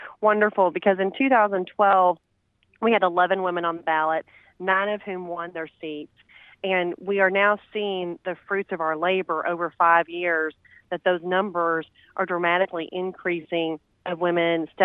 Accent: Lone Oak, Kentucky, United States; I am. I grew up in Lone Oak. High school, actually all 12 years at Lone Oak, and then I went away to college in Lexington and law school there as well.

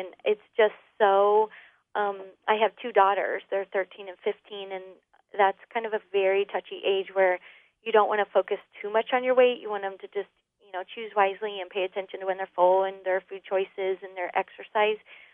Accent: Kettering, Ohio, United States; also born or lived in Michigan; I grew up initially on Berry Creek in Kettering. And it was just, you know, kind of one of those leave it to beaver type neighborhoods.

